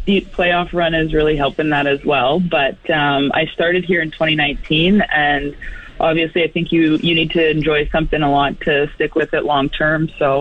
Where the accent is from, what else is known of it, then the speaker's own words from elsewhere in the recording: Moose Jaw, Saskatchewan, Canada; I grew up here in Moose Jaw, so it's a quick trip down the road